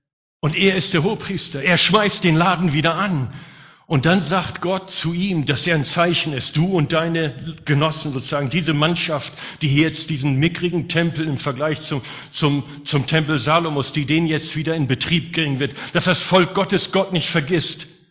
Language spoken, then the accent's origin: German; Northern Germany, Germany; Ich als Deutscher aus Norddeutschland ohne Löwenkenntnis hätte das nie gedacht.